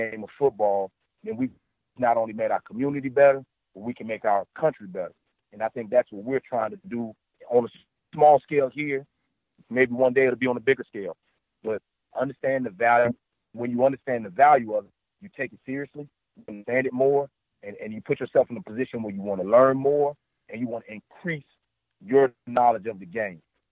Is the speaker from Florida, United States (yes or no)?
yes; Florida, United States; Me growing up in South Florida, there was value placed on it.